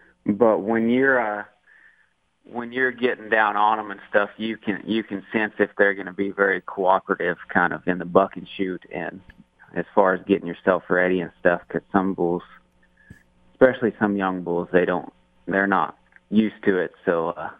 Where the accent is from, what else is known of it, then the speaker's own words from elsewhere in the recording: Oregon, United States; it's just that's a camp that they put on near where I grew up in Oregon.